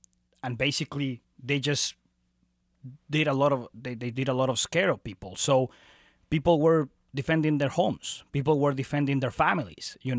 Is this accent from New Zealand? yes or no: no; Bolivia; moved away as an adult; now in Kansas City, United States; I grew up in Bolivia. I went there to high school, and then I came in 2002. And I've been here since.